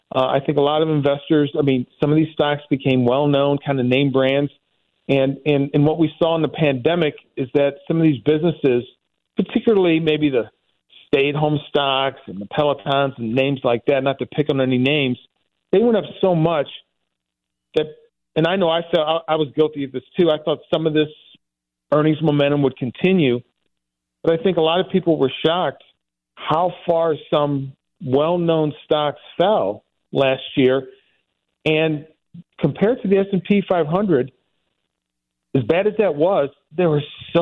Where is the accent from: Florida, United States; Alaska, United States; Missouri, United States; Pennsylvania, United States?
Missouri, United States; Dellwood; And, you know, I grew up in Delwood. This is out, you know, on St. Charles Rock Road.